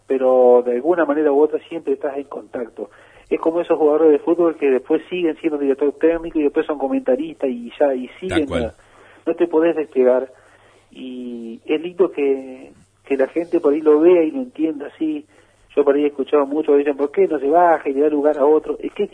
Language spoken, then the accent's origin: Spanish; Victoria, Entre Ríos, Argentina; born there; soy nacido en Victoria, Entre Ríos, siempre digo lo mismo, capital provincial del carnaval y sucursal del paraíso.